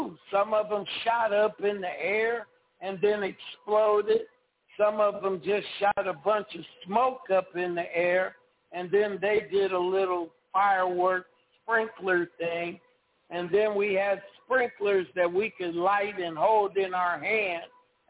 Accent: Los Angeles, California, United States; You know, I grew up in South Central L.A., and I grew up on 65th Place, which is in the middle-class neighborhood.

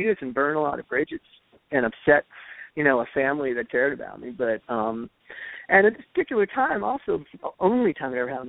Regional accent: New York, United States; my brother and I grew up in Westchester County and went to high school in Nerschelle.

